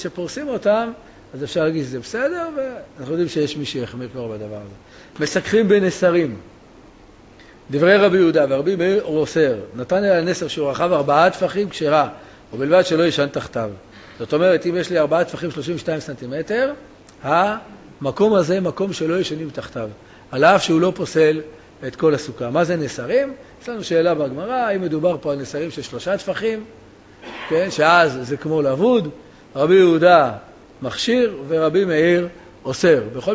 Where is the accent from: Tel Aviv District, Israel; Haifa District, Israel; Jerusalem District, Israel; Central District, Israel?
Jerusalem District, Israel; Jerusalem; אני ראיתי את זה בשכונת הבוחרים שגדלנו שם